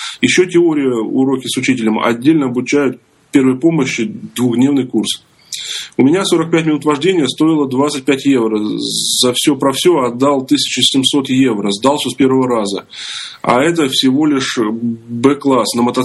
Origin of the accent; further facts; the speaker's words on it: Novosibirsk, Novosibirsk Oblast, Russia; Я сам из России, из Новосибирска. Вот в этом году закончу универ и хочу как-то поехать в Канаду работать и учиться.